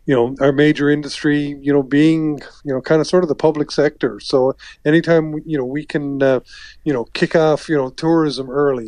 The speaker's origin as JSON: {"language": "English", "town": "Labrador City", "region": "Newfoundland and Labrador", "country": "Canada", "tie": "born or raised there", "said": "I grew up in Lab City back mm-hmm. in the 70s, and I remember there was an eclipse there."}